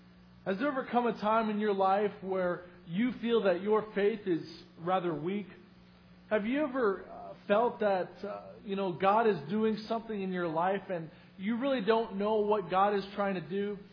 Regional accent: Canada; I'm originally from Canada

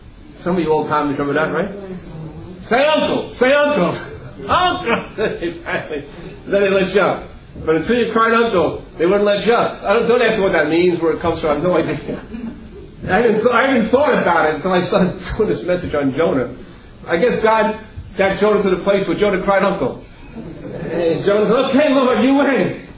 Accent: Queens, New York, United States; Now, when I was a young boy in Queens, growing up in Queens, there was a lot of kids like to wrestle and fight.

